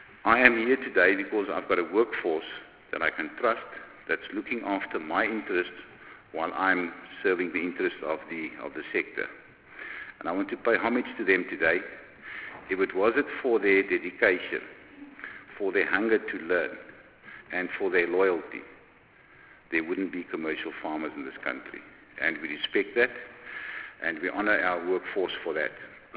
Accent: South Africa; we are excluded from being South African

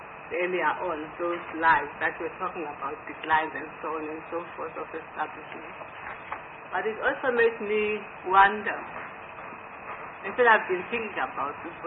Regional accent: Eastern Cape, South Africa; You see, I come from the Eastern Cape

